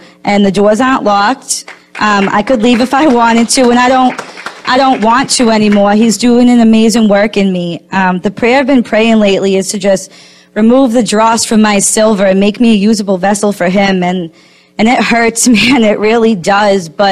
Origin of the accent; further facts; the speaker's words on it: Massachusetts, United States; I came from Massachusetts, and I needed to get away from where I was, where I'd been living.